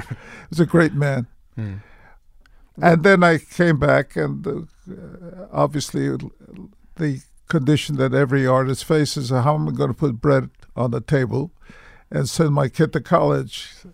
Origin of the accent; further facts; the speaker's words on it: New York City, New York, United States; And growing up in New York simply meant having more accessible to me as ideas and influence